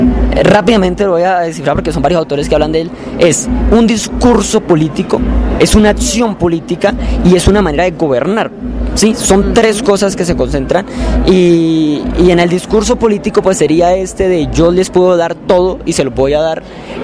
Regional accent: Arauca, Colombia; Me gustaría, yo soy de Arauca

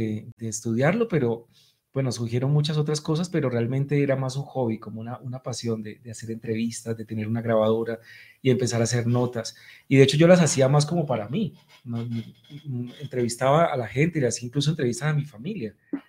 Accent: Palmira, Valle del Cauca, Colombia; now in Bogotá, Colombia; Yo vengo de Palmira.

